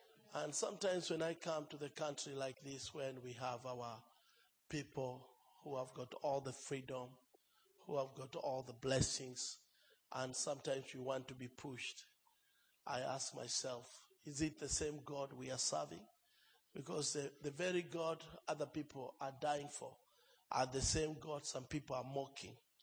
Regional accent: Kenya; born there; I was born in Kenya, and at the age of 8, my parents had an accident

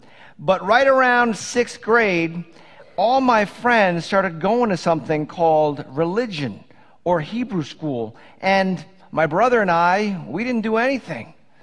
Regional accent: Port Washington, New York, United States; I think most of you know I grew up in Port Washington.

